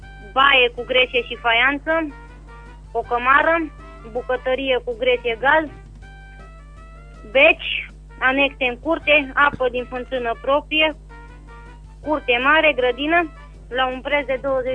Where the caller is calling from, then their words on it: Bocșa, Caraș-Severin, Romania; din Bocșa și aș renoi și o două anunță.